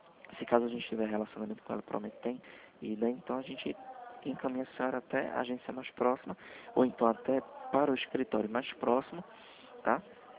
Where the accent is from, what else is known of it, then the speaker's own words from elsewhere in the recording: Recife, Pernambuco, Brazil; Eu sou de Recife, tá?